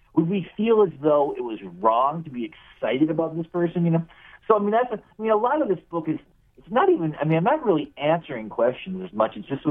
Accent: North Dakota, United States; moved away as an adult; I grew up in North Dakota. I moved to New York in 2002.

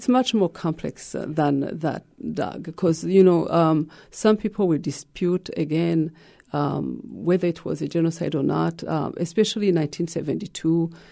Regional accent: Gitega, Gitega Province, Burundi; was at some point the head of the art school in my hometown, Gitega.

